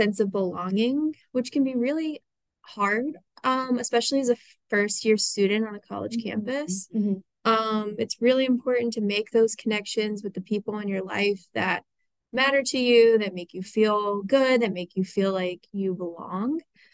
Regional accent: Kentucky, United States; now in Grand Rapids, United States; Originally, I'm from Kentucky, so I just keep inching up like one state at a time to see where I end up next year.

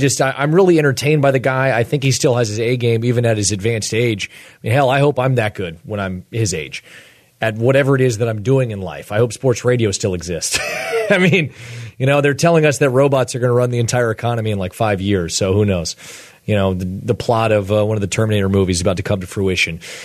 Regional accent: United States; I very much, as an American, want to live in a country where people get second chances.

